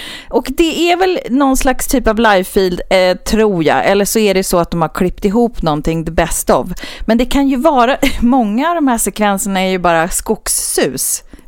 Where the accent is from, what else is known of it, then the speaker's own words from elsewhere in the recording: Västernorrland County, Sweden; born there; Eller så kan det vara att jag är född i Ångermanland